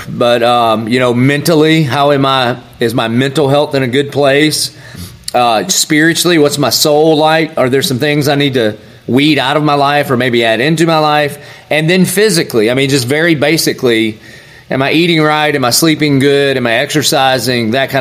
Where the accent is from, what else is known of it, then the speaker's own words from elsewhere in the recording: the South, United States; So I grew up in the South, and so we all thought we were Christians because our grandma almost went to church.